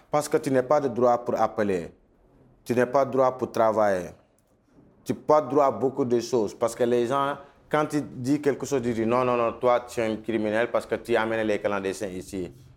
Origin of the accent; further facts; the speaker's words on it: Senegal; now in Italy; moi je suis sénégalais.